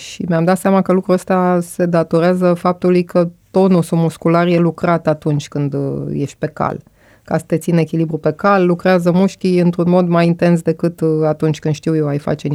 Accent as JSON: {"language": "Romanian", "region": "Bucharest", "country": "Romania", "tie": "born or raised there", "said": "M-am născut și am crescut în București."}